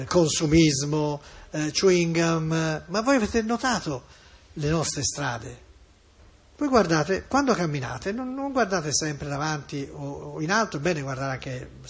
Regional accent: Florence, Tuscany, Italy; perché siamo fiorentini oppure toscani, perché tanto dove vai in Toscana trovi arte

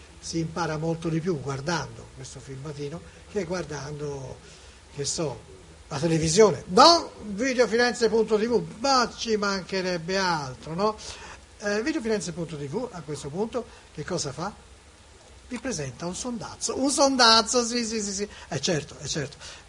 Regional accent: Tuscany, Italy; No, io sono toscano.

